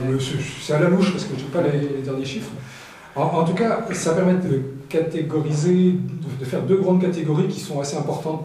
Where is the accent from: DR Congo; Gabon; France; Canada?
France; Bourgogne-Franche-Comté; Et j'ai grandi en Haute-Saône.